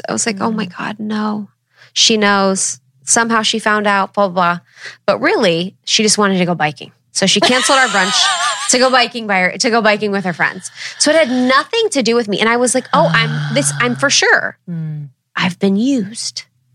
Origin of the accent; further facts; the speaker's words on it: Ohio, United States; Guys, I'm from Ohio.